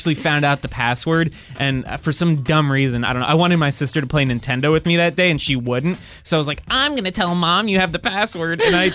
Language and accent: English; New Jersey, United States; My mom hated going to the beach because I'm from New Jersey. So we're right there on the Jersey Shore.